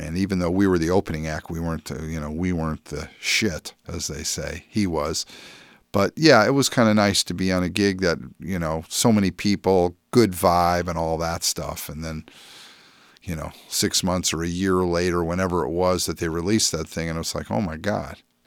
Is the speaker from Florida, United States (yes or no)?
no; Cleveland, Ohio, United States; Well, I'm from Cleveland originally, where … was out